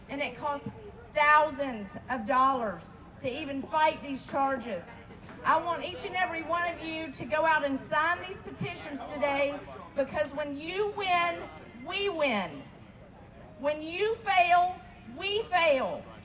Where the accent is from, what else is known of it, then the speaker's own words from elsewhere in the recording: Atlanta, Georgia, United States; Good morning, Boston. I'm from Atlanta, Georgia.